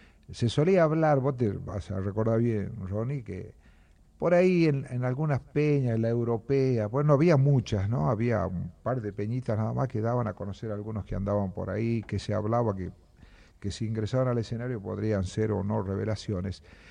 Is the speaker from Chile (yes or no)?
no; Campamento Vespucio, Salta, Argentina; born there; En Campamento Vespucio, en el norte de Salta.